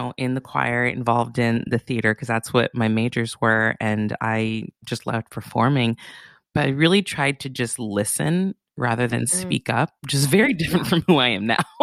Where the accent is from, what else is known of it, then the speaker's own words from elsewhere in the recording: Santa Barbara, California, United States; especially knowing that I was born and raised in Santa Barbara